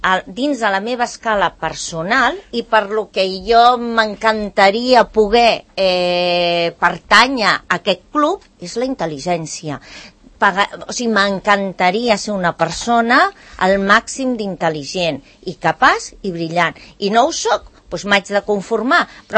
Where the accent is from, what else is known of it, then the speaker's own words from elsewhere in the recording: Catalonia, Spain; sóc catalana i sóc espanyola